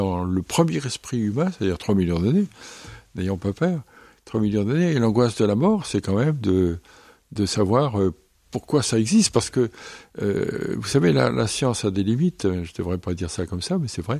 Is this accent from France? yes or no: yes; France; non, je suis français